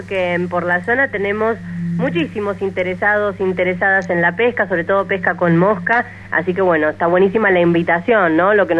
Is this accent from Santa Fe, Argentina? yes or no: no; Mendoza, Argentina; now in Bariloche, Argentina; yo soy de Mendoza y salir de Bariloche en avión siempre implicaba, hasta hace un tiempo, pasar sí o sí por Buenos Aires